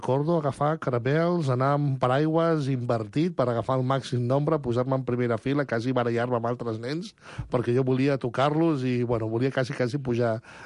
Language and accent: Catalan; Barcelona, Catalonia, Spain; also born or lived in Managua; Vaig néixer a Managua, capital de Nicaragua, a Centroamèrica, i des de ben petit ja visc aquí a Barcelona, a Catalunya.